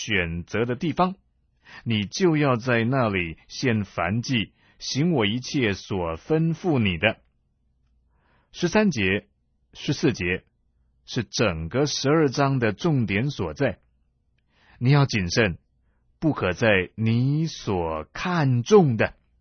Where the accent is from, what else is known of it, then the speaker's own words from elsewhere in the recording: China; 好像我们中国人在写作的时候喜欢用起承转合来写文章